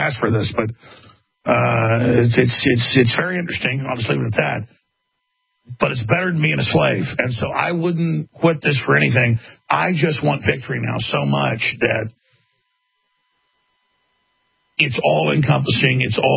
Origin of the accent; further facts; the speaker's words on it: England, United Kingdom; I'm from Northern England. We're not really commercial.